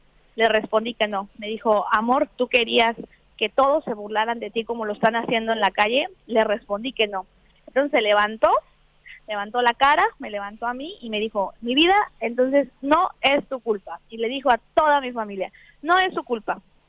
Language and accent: Spanish; Mexico; soy originaria de México, soy latinoamericana y soy también originaria de un pueblo pequeño de una provincia con 80.000 habitantes